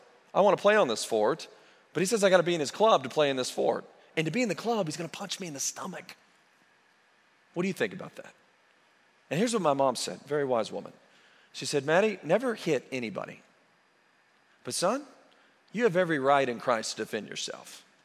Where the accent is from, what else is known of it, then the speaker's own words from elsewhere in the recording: Purcell, Oklahoma, United States; place called Purcell, Oklahoma, for a good majority of my early life, the heart of Oklahoma, and I grew up there in Timberlake Estates